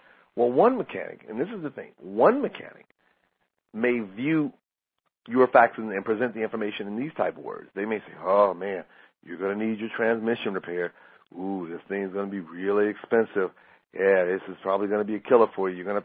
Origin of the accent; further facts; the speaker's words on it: Arkansas, United States; I know I'm going to mess this up because I'm from Arkansas and I mess up stuff all the time